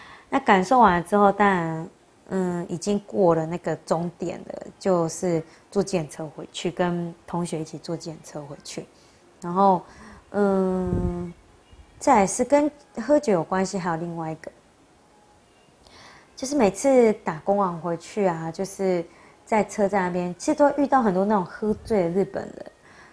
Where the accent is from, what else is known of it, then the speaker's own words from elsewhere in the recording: Taiwan; 我是台湾人，我是外国人哦